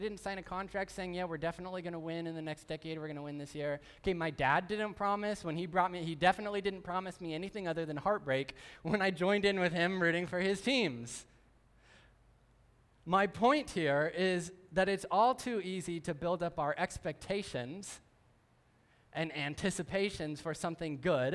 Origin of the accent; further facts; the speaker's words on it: Portland, Oregon, United States; and I grew up outside Portland, so I root for the Portland Trailblazers.